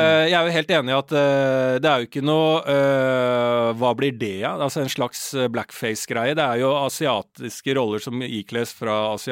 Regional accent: Østfold, Norway; født og oppvokst I Norge, slekt 100 år tilbake I tid, ja. Helt I nazi-tida I Rakstad.

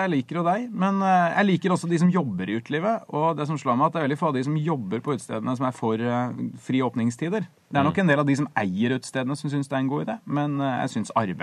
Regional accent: Trondheim, Trøndelag, Norway; Nei, ja, altså jeg er jo fra Trondheim

